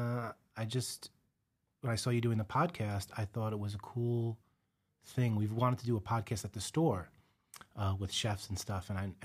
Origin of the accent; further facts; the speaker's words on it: Brooklyn, New York, United States; Well, I was born in Brooklyn, lived there most of my life. I mean, a couple of stints outside of the state, but always came back home.